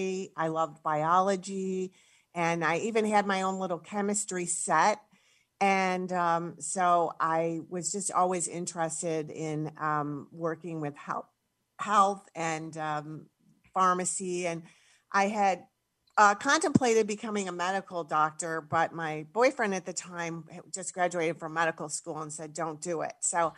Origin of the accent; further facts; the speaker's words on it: New York, United States; Yeah, I grew up in New York State, Western New York, quite west, about 50, 60 miles south of Buffalo near the Finger Lakes.